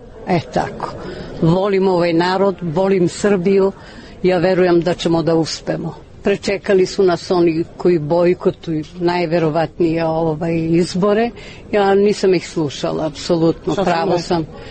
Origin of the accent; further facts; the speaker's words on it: Bitola, Pelagonia, North Macedonia; ja sam Makedonka iz Bitolja, udata za gospodina sa Kosova